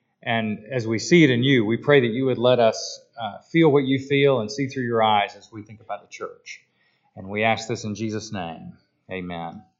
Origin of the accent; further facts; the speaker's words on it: Atlanta, Georgia, United States; the great amateur golfer from my hometown, Atlanta, Georgia